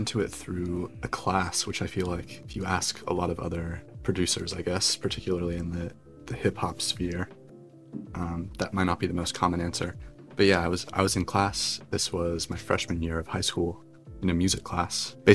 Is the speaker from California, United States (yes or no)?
yes; California, United States; now in Los Angeles, United States; I'm from the Bay Area.